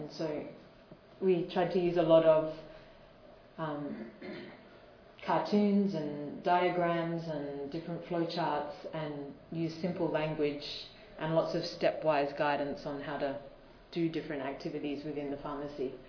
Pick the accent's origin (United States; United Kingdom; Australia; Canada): Australia; because I'm Australian, we gave it to a few of our young Australian pharmacist volunteers working in the Pacific